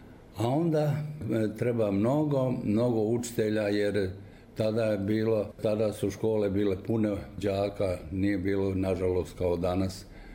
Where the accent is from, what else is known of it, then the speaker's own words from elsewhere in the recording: Čelinac, Republika Srpska, Bosnia & Herzegovina; born there; Rođen sam u Čelincu, kasnu jesen, 1931. godine, od oca Nikole i majke Vide.